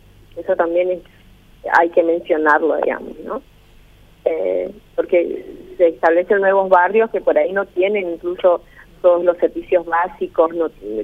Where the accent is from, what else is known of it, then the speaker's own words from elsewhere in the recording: Corrientes, Argentina; now in Pilar, Argentina; Yo en realidad soy correntina, afincada hace muchos años acá en la ciudad de Pilar, ¿no?